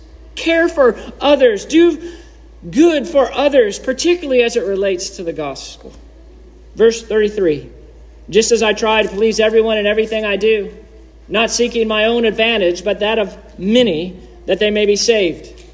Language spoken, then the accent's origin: English; Florida, United States; I realize I don't have correct pronunciation because I'm from Citrus County